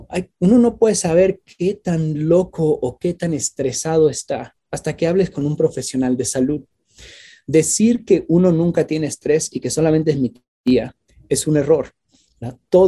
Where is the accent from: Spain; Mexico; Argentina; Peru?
Mexico; moved away as an adult; now in United States; yo soy inmigrante, soy originario de México y pues me crié en México. Solamente tengo 20 años aquí en Estados Unidos. Y yo ya tengo 52 años.